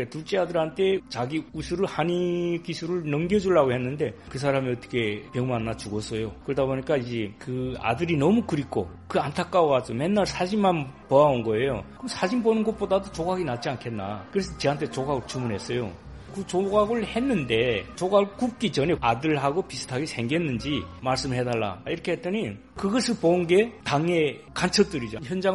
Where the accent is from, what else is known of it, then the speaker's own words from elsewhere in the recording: North Korea; now in South Korea; 얼음이 북한은 추워갖고 얼음이 얼었는데 두만강을 뛰어서 건너온 거죠. 2004년도에 제가 입국했거든요. 중국 대련에서부터 비행기 타고 인천공항까지 40분이니까 오더만요.